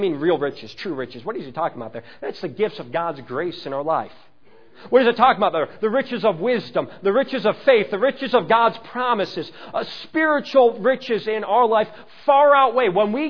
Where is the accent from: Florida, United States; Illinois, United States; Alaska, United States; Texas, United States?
Illinois, United States; Chicago; accent: Chicago; But I guess I still sound like I'm definitely from Chicago.